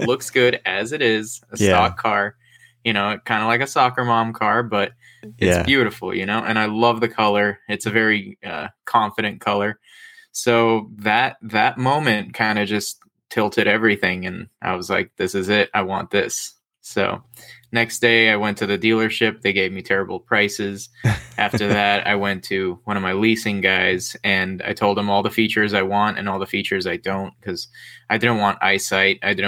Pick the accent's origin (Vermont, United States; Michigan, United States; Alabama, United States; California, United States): California, United States; Los Angeles; I'm from Los Angeles.